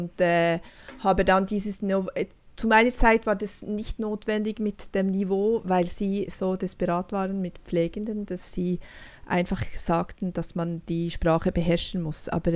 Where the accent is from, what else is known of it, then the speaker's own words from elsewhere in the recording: Switzerland; now in Norway; dass ich dann als Privatistin Deutsch studiert habe in Norwegen, als Schweizerin.